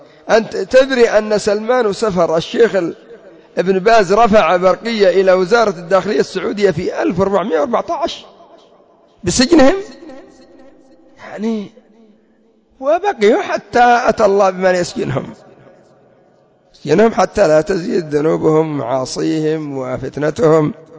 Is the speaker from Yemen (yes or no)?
yes; Yemen; لكن عندنا في اليمن حزب الرشاد السلفي سروري